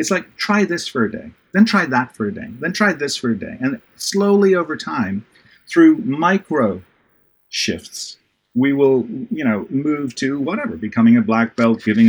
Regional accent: Ireland; you know, I'm from Ireland originally.

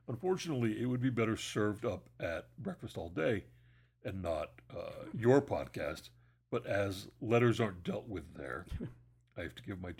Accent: Vancouver, British Columbia, Canada; my best friend and I grew up here in Vancouver, so our relationship with the ocean has always been special.

